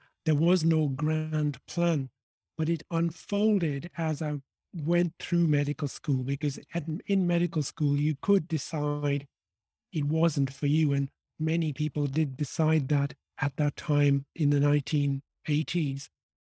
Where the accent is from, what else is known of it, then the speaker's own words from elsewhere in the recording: Dublin, Leinster, Ireland; I was in the Republic of Ireland. I was raised in Dublin, which is why I have this funny accent for an Indian man.